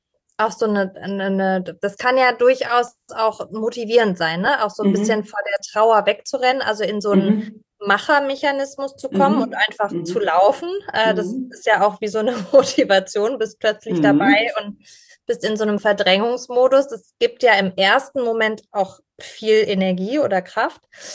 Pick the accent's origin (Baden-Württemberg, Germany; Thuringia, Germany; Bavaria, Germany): Baden-Württemberg, Germany; Pforzheim; now in Berlin, Germany; Meine Eltern haben sich dann irgendwann getrennt und ich bin aus Pforzheim weg mit meiner Mama nach Berlin.